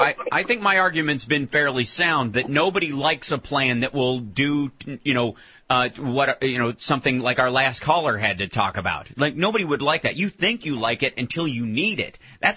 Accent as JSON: {"language": "English", "region": "Kentucky", "country": "United States", "said": "And we're from Kentucky."}